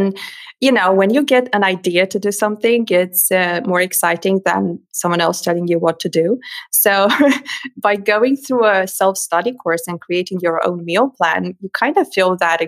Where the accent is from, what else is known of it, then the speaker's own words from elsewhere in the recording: Romania; English is a second language; now in Germany; I'm originally from Romania and my business started in Romania. Okay. At the point when I decided to create the course, I had already moved to Germany